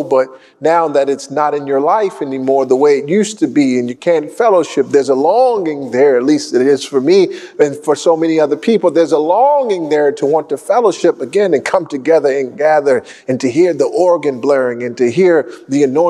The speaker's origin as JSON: {"language": "English", "town": "Baltimore", "region": "Maryland", "country": "United States", "tie": "born or raised there", "said": "I'm a Baltimore kid and I grew up on King Syrup."}